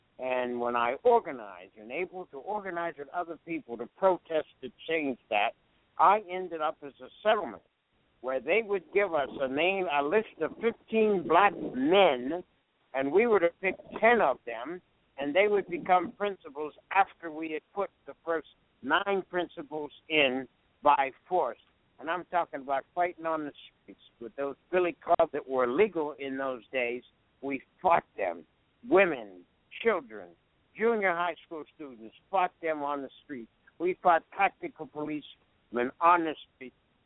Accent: Pennsylvania, United States; When I talk about my educational history, I talk about growing up in Western Pennsylvania and going to all-white schools before there was such a thing as integration.

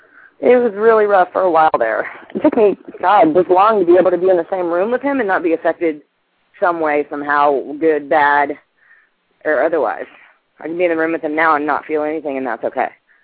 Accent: Louisiana, United States; he happens to be from the same hometown I am from. We're both from Louisiana

